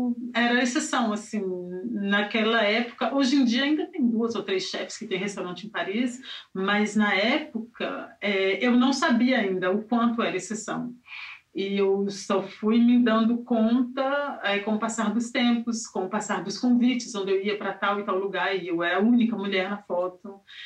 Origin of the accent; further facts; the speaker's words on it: Minas Gerais, Brazil; accent: mineirês; Uai! Eu não falo português, eu falo mineirês.